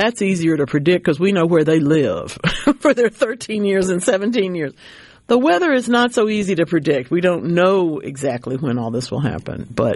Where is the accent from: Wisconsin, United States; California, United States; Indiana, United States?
California, United States; Oakland; The high school students from my old hometown, I probably can't call it my hometown, but my old town of Oakland, California, are working into the field of exoplanet research.